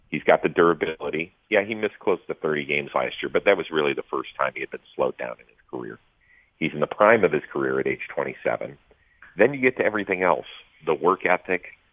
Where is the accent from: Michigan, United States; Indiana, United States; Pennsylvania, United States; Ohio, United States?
Ohio, United States; Cleveland; now in Los Angeles, United States; I've lived in L.A. for the last 20-plus years, but I grew up in Cleveland, diehard Indians, Browns, Cavs fan